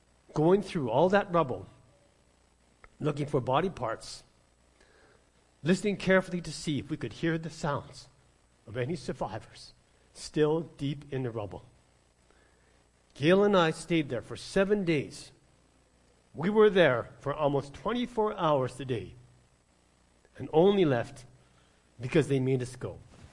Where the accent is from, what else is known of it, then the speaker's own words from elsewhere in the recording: New York City, New York, United States; born there; I was born in New York City, and I took that very personally.